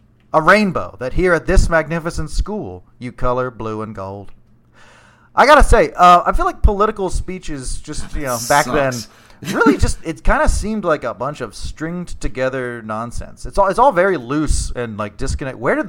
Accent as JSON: {"language": "English", "town": "Lancaster", "region": "Pennsylvania", "country": "United States", "tie": "born or raised there", "said": "At one point, he mentions Lancaster County, my hometown"}